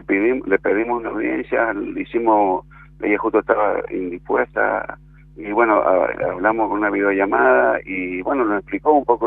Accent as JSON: {"language": "Spanish", "town": "Monte Caseros", "region": "Corrientes", "country": "Argentina", "said": "De acá de San Martín, Monte"}